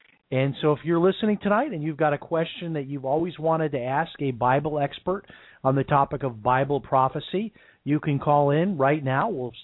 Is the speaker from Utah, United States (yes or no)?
no; Chicago, Illinois, United States; I mean, growing up in Chicago, that used to be the kind of weather you'd run around out in the yard throwing a football with your T-shirt off.